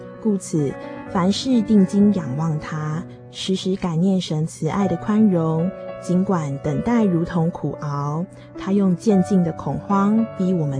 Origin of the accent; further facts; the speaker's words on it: Chiayi, Taiwan; 我是来自嘉义的